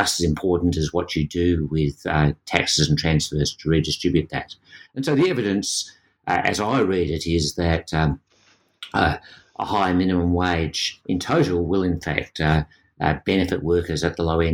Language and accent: English; Australia; But in this context, being an Australian gives you a different perspective.